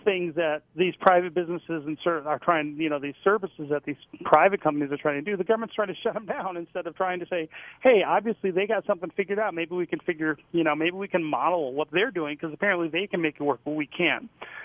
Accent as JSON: {"language": "English", "town": "Detroit", "region": "Michigan", "country": "United States", "tie": "born or raised there", "also_born_or_lived": "Denver", "lives_now": "Salt Lake City, United States", "said": "I was born and raised in Detroit. I lived in Denver for 11 years, and I moved back to Utah 4 months ago. So I live in Salt Lake City now."}